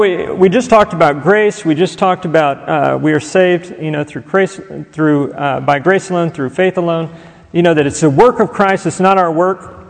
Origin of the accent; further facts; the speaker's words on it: United States; automatically my eyes, because I'm an American, I read this from an individualistic mindset, right?